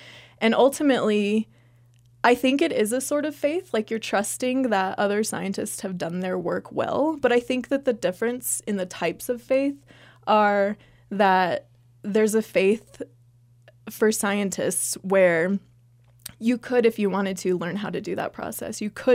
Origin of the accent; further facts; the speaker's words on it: Texas, United States; I mean, I'm from Texas, and so I've met some creationists